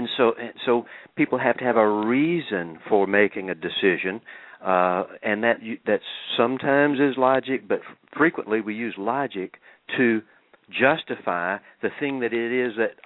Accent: Jackson, Mississippi, United States; I'm from the Jackson, Mississippi area, and you end up in Nashville or Charlotte, North Carolina, where I am right now.

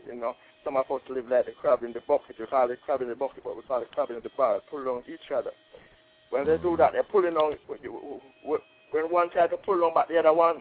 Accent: Clarendon, Jamaica; now in United States; I'm really from Jamaica, Clarendon, and you know, I live in South Florida.

